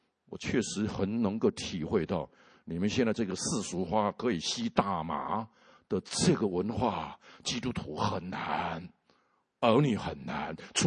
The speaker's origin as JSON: {"language": "Chinese", "country": "China", "said": "这个神机我们从中国来最了解"}